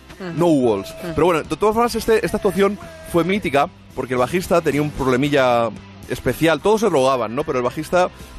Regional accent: Castilla-La Mancha, Spain; Yo no soy de la Guardia, sino manchega

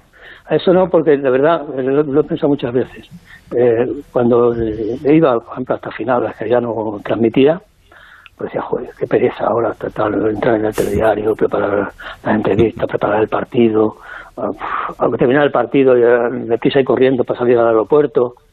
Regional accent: Andalusia, Spain; como estoy viviendo aquí en mi pueblo ahora, Los Torralbos y Sevilla, pues me pilló aquí y aquí me he quedado 3 meses.

